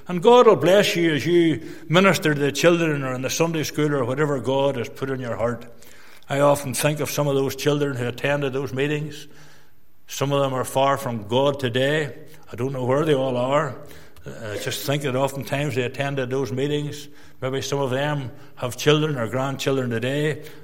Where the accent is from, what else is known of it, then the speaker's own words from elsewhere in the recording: Dromore, Northern Ireland, United Kingdom; something which had never occurred before in my hometown of Dromore.